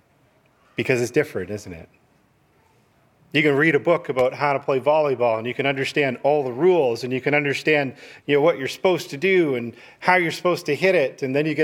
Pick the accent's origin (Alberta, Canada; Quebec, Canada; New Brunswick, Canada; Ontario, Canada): Ontario, Canada; Ancaster; I grew up in Hamilton, Ancaster, just outside of Hamilton.